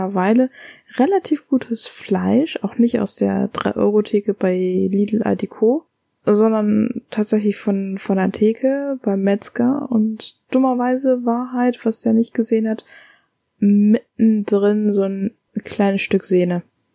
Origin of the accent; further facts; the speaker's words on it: Rhineland, Germany; ich komme ja aus dem Rheinland